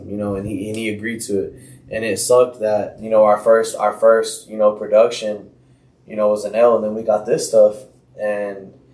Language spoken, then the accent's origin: English; Lubbock, Texas, United States; we're from Lubbock, like, you know, we're West Texas.